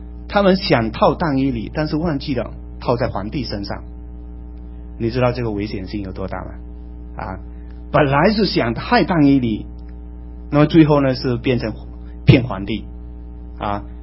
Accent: Malaysia; 我们马来西亚

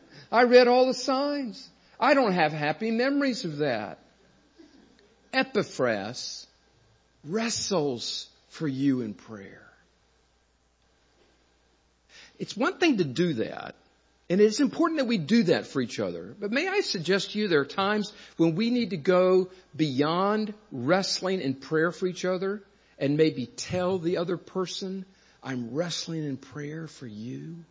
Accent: North Carolina, United States; I grew up in North Carolina, and I remember going to high school

